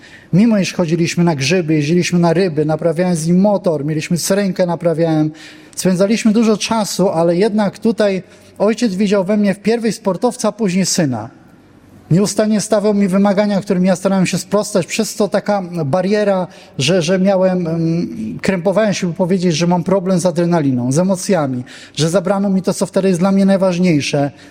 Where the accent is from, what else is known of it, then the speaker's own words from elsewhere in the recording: Legnica, Lower Silesian Voivodeship, Poland; urodziłem, wychowałem się w Legnicy, jest to stary gród piastowski na Dolnym Śląsku.